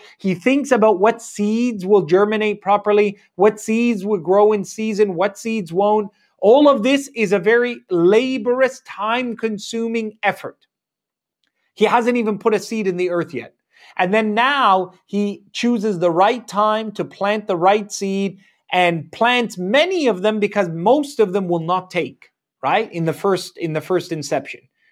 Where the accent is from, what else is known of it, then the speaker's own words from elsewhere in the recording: Canada; in Egypt, for example, which is my heritage, I was born and raised in Canada from an Egyptian heritage.